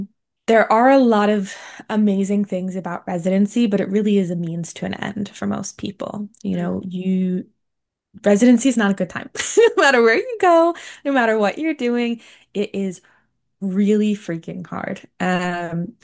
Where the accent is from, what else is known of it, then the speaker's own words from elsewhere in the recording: East Coast, United States; also born or lived in Minnesota; And also being on the East Coast, I'm from the East Coast, but when I was in Minnesota, I got really spoiled.